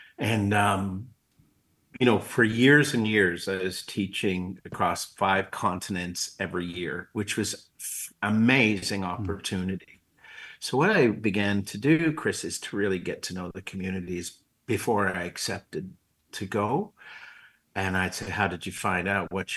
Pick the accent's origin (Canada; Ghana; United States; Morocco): Canada; Scarborough, Ontario; I come from East Scarborough.